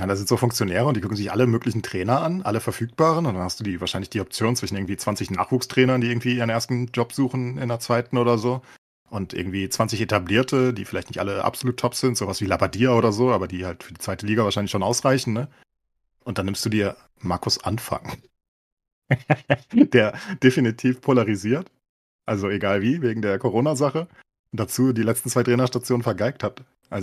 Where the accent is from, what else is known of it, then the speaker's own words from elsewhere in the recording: Frankfurt, Hesse, Germany; ich mag Lautern nicht als Frankfurter